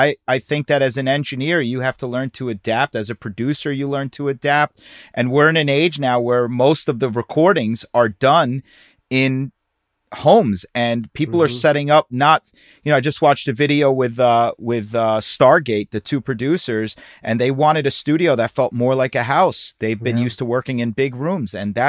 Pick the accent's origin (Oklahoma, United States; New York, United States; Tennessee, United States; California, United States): New York, United States; And we're New Yorkers, man. I mean, for being a New Yorker, everyone says